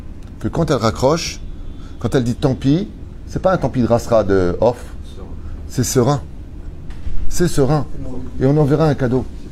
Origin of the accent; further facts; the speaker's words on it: Tunisia; Je suis tunisien, hein, c'est comme ça.